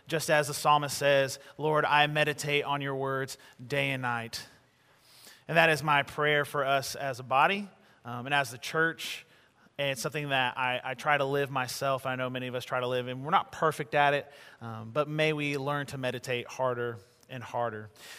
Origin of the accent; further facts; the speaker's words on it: Arlington, Texas, United States; And we're from Arlington, Texas. I pastor a church out there.